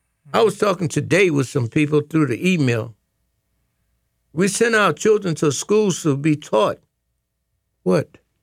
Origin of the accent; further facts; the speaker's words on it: Boston, Massachusetts, United States; It's more to being a Bostonian than wearing a baseball cap.